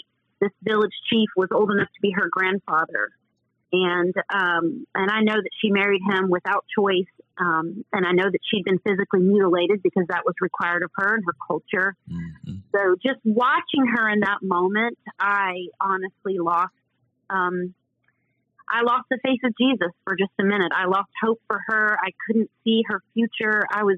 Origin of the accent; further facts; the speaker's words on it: the South, United States; heat I had never known, and I grew up in the South.